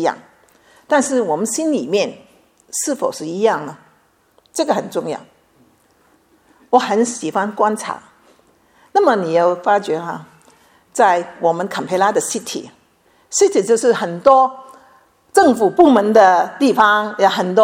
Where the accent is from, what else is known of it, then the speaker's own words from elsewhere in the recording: China; now in Canberra, Australia; 其实我们中国人有一句话，道不同不相为谋。